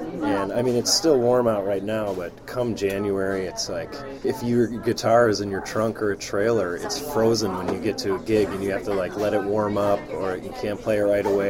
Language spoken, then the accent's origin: English; Illinois, United States; now in Stevens Point, United States; I grew up in just north of Chicago, Illinois.